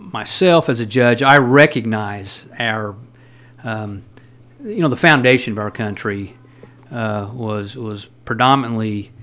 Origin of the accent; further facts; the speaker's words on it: Mount Vernon, United States; Well, I grew up in Mount Vernon, and that's where my wife and I live, and we've raised 3 children in Mount Vernon